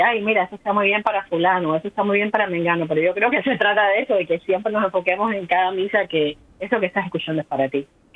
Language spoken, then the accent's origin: Spanish; Havana, Cuba; also born or lived in Cienfuegos; now in Birmingham, United States; nací en Cuba, como bien dijiste, nací en Cienfuegos, que está al centro sur del país, y luego nos mudamos a La Habana cuando yo era muy pequeñita, y ahí crecí, ahí pasé toda mi vida escolar